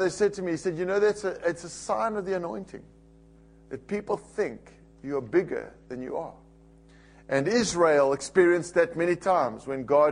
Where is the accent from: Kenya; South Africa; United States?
South Africa; East London, Eastern Cape; I grew up in South Africa in a small town called East London.